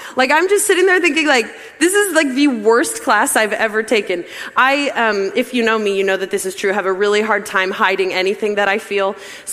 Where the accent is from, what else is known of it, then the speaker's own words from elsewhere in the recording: Pennsylvania, United States; So I grew up in Pennsylvania, and we just came to Columbus every once in a while to like visit my grandparents.